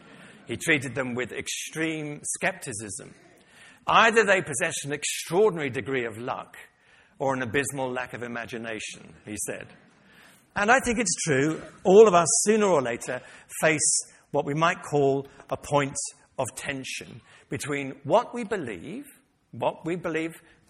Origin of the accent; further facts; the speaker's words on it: London, United Kingdom; I was brought up in North London.